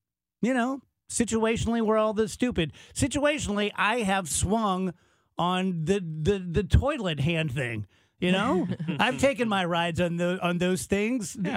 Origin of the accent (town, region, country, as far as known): South Roxana, Illinois, United States; born there